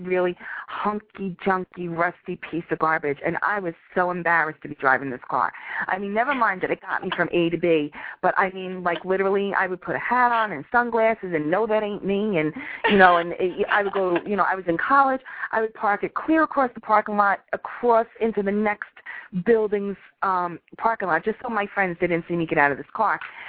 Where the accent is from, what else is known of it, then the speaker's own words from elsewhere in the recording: New York, United States; I mean, I'm from New York, so I never had to be embarrassed of where I came from.